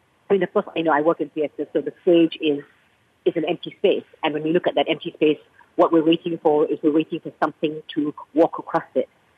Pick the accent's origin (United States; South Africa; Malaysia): Malaysia; As a Malaysian